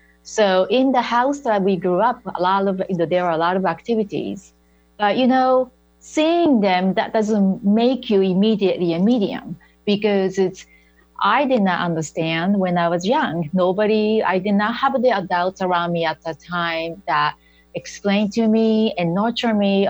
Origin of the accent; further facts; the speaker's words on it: Japan; You know, I was born and raised in Japan.